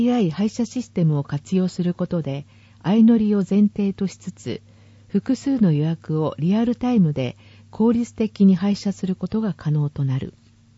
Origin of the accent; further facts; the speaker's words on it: Ojiya, Niigata, Japan; 私も将来は地元に帰って生活したいと思っています。私は中越大震災の少し前に生まれて、ちょうど退院した日に地震があって